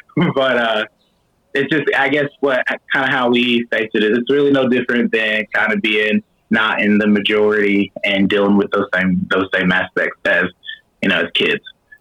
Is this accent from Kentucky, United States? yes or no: yes; Versailles, Kentucky, United States; You know, I have always said that it's really no different than growing up in Versailles, Kentucky.